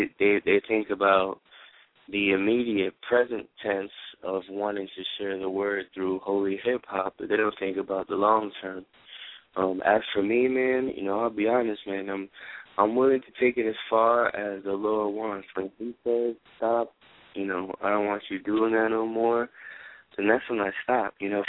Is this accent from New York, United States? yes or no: no; New Jersey, United States; now in Miami, United States; I live in Miami right now, but I'm originally from New Jersey. So off the bat, my flow, my delivery, some people say is that up north kind of style.